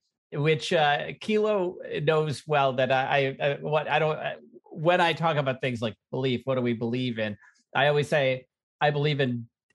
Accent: Englewood, New Jersey, United States; born there; I was born in Englewood, New Jersey.

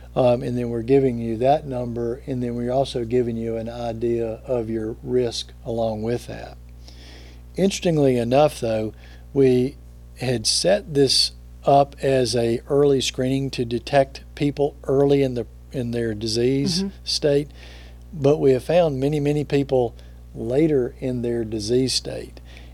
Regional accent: Jackson, Mississippi, United States; born there; So I was born in Jackson, Mississippi at St. Dominic's Hospital.

